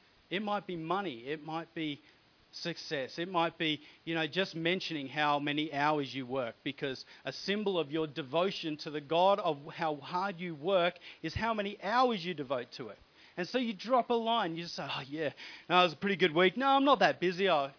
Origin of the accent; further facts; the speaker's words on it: Inverell, New South Wales, Australia; actually the town I grew up in Inverell